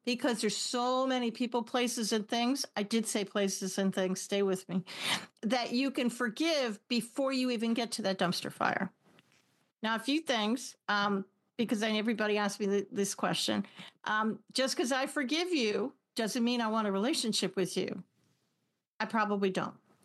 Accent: New York City, New York, United States; I'm from New York City originally. I am not your girl. I will not forget.

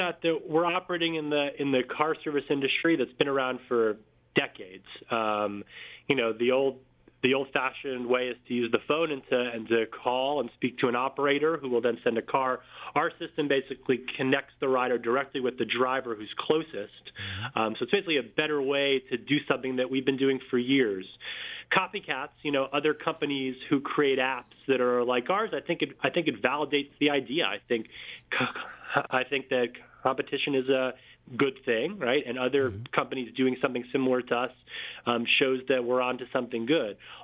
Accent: Queens, New York, United States; When I was growing up in Queens, I wouldn't ask my dad for the car keys. I'd ask for the Metro card.

